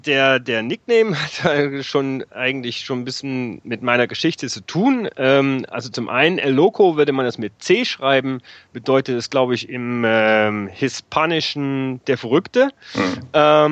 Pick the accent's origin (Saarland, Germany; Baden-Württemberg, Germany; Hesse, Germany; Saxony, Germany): Saxony, Germany; now in Munich, Germany; Ich komme nicht direkt aus Leipzig, sondern aus einer Kleinstadt in der Nähe. Und damals war Leipzig quasi die Bezirksstadt meiner Heimatstadt.